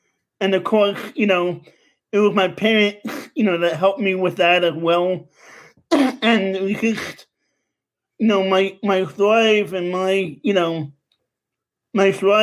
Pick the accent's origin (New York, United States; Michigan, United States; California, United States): New York, United States; New York City; also born or lived in Long Island; now in Pennsylvania, United States; I grew up in Queens, New York for the most of my life, and then on Long Island. I just moved to Pennsylvania seven or eight months ago now.